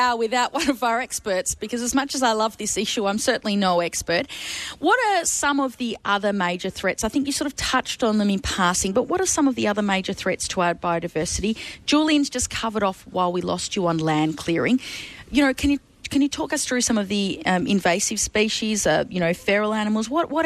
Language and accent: English; Darlington, North East England, United Kingdom; Obviously, I'm originally from Darlington.